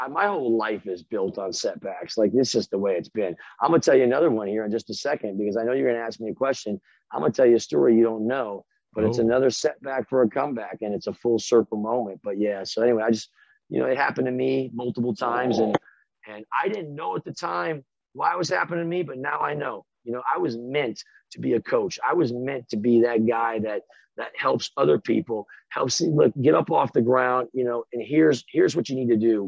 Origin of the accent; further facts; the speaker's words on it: Arizona, United States; We grew up out in Arizona